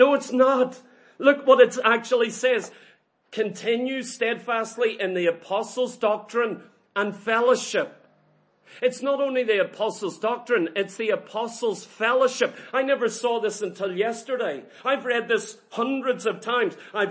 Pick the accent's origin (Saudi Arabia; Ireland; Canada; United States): Ireland; I'm a squaddy from Ireland.